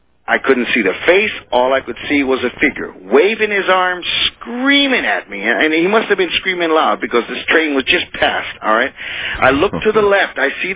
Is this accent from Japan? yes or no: yes; Japan; now in Hawaii, United States; from calling from Hawaii. And as a child, I was raised in Japan as a missionary kid. And we lived about a quarter mile from the railroad tracks.